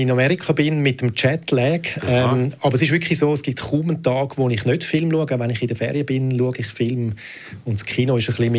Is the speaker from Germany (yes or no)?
no; Winterthur, Zurich, Switzerland; Also ich bin in Winterthur aufgewachsen, in einem Milieu aus einfachen Verhältnissen. Mein Vater war Arbeiter, von 16 bis 65 in der Fabrik.